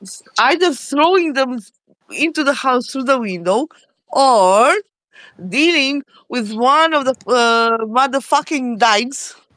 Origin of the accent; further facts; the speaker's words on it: China; now in Scotland, United Kingdom; I live in Scotland, and I came here from China.